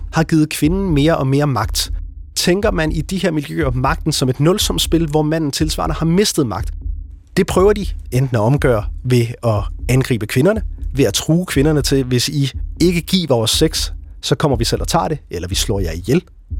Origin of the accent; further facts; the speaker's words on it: Jutland, Denmark; Jeg er jo fra Jylland